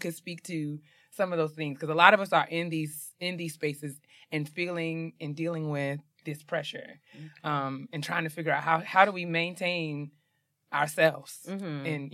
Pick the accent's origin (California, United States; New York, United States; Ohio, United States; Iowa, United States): New York, United States; I'm from New York.